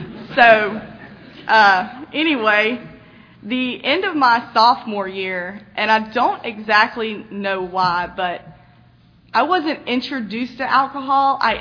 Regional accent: Bamberg, South Carolina, United States; born there; So I was born on November the 9th, 1988 in Bamberg, South Carolina.

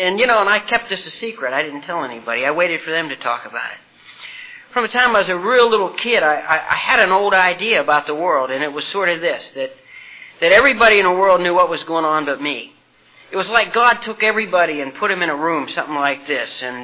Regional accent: Martins Ferry, Ohio, United States; born there; I was born in the Ohio Valley, a little town called Martins Ferry, and I was the second child and the oldest son in a family of 11 children. I'm Irish.

